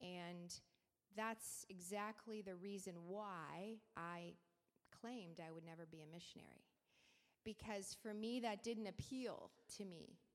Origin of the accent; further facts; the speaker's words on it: Stratford, Ontario, Canada; I was born and raised in Stratford, Ontario, and in fact graduated from the high school I work in.